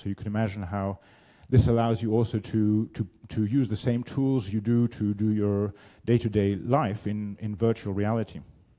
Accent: England, United Kingdom; I'm English. I'm English, but my mother's Austrian, lived in France.

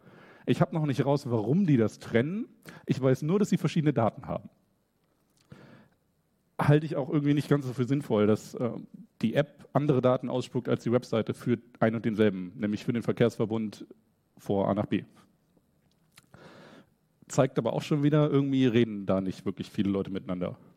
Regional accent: Germany; also ich komme aus Deutschland

